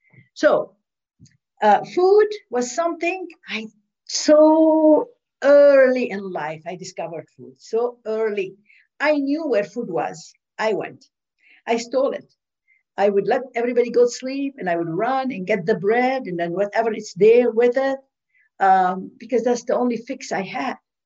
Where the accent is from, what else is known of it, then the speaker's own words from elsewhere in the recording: Lebanon; moved away as an adult; I was raised in Lebanon. I was born and raised in Lebanon. I came here when I was 18, 19. I came from a huge family.